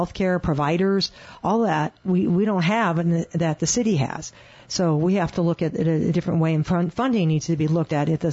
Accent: Phoenix, Arizona, United States; now in Pine, United States; I grew up in Phoenix, so I understand city issues and all that, but I've also lived full-time for over 5 years in the small town of Pine, less than 2,000 people.

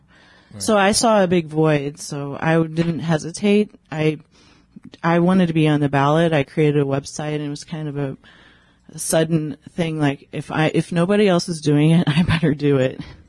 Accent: St. Louis, Missouri, United States; also born or lived in Sedona; So I'm from Missouri originally. I lived in Sedona for 13 years. So I'm happy to be back here.

